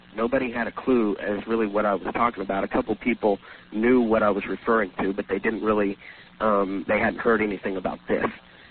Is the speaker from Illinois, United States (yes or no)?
no; Wichita, Kansas, United States; I come originally from Wichita, Kansas.